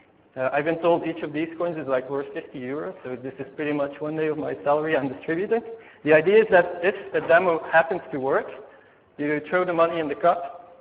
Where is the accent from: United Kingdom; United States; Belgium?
Belgium; English is a second language; now in Spain; I'm from Belgium. I work in Spain for Fluendo.